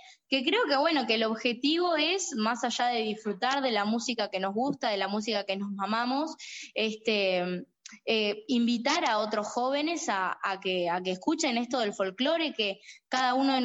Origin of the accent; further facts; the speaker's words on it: Florida, Uruguay; Por lo general doy en Sarandí Grande y en Florida, que es de donde yo soy.